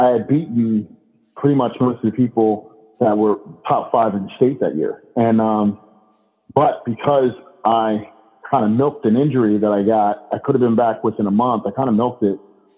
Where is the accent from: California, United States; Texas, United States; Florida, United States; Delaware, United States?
Delaware, United States; Well, actually, I'm from Delaware, that's on the East Coast.